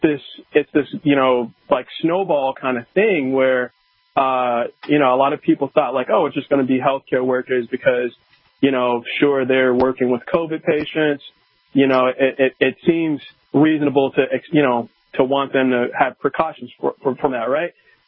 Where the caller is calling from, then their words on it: Portland, Oregon, United States; I'm calling from Portland, Oregon.